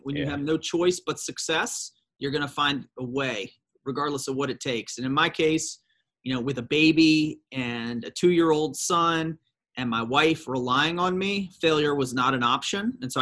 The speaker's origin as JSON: {"language": "English", "town": "Shreveport", "region": "Louisiana", "country": "United States", "tie": "born or raised there", "moved": "as an adult", "said": "In all seriousness, I grew up in Shreveport, Louisiana, and I couldn't wait to get out of Louisiana. So I went to Washington, D.C."}